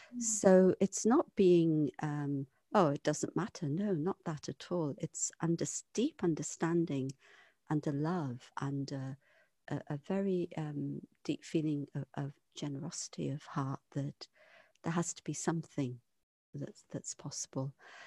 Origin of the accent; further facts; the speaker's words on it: Liverpool, North West England, United Kingdom; Yeah. I'm from Liverpool.